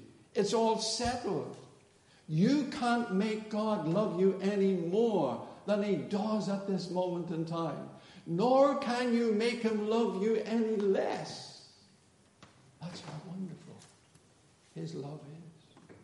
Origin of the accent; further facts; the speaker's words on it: Belfast, Northern Ireland, United Kingdom; we grew up in Belfast. I lived in the West Belfast, and that was close to the Distillery Football Club's ground.